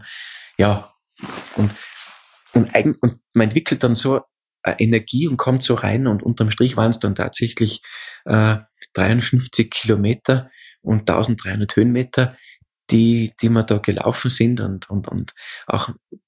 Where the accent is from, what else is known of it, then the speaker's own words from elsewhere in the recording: Austria; bei uns in Österreich sagt man diese Polterei macht, also in Deutschland würde man sagen, diesen Junggesellenabschied